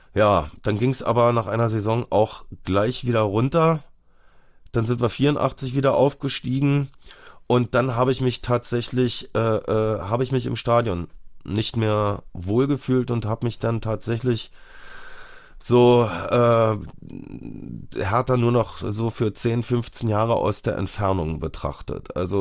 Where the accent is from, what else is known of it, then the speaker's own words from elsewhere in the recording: Berlin, Germany; Also, ich bin Jahrgang 70, geboren in Berlin-Reinickendorf und die meiste Zeit meines Lebens auch in Reinickendorf verbracht. Also, zwischen 90 und 2009 habe ich dann in Kreuzberg und Moabit gewohnt, aber bin dann 2009 zurück nach Reinickendorf, genauer nach Hermsdorf gezogen.